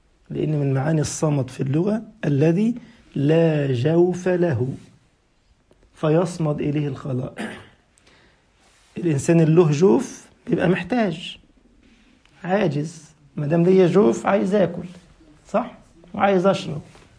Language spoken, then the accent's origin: Arabic; Upper Egypt, Egypt; وانا صعيدي برضه.